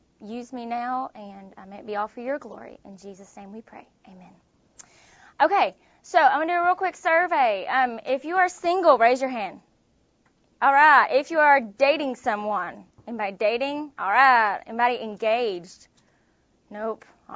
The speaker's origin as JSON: {"language": "English", "town": "Somerset", "region": "Kentucky", "country": "United States", "said": "I'm from Somerset, Kentucky, and I went to Georgetown College."}